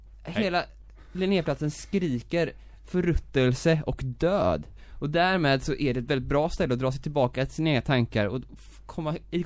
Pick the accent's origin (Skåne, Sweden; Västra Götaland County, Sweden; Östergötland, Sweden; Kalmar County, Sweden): Västra Götaland County, Sweden; Gothenburg; Det heter Bellevue skulle jag säga som göteborgare.